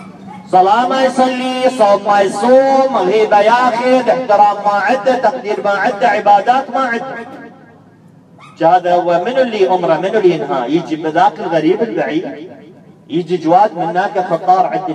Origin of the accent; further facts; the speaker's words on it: Najaf, Najaf Governorate, Iraq; الآن أنا أحكي لك أنا من النجف، الآن ساكن نجف